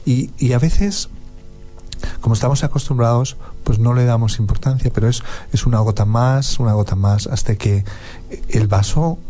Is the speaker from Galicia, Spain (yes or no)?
yes; Pontevedra, Galicia, Spain; De Galicia, una ciudad pequeñita que se llama Pontevedra, al sur de Santiago de Compostela.